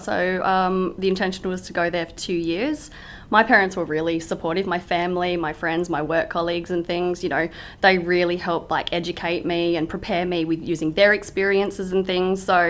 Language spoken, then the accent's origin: English; Penrith, New South Wales, Australia; I was born and raised in Penrith, born in Nepean Hospital, and I grew up here all my life.